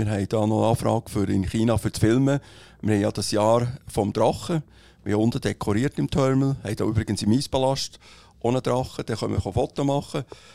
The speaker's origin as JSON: {"language": "German", "town": "Gsteigwiler", "region": "Bern", "country": "Switzerland", "tie": "born or raised there", "said": "Ja gut, ich bin in Gsteigwiller aufgewachsen, in der Jungfrau-Region."}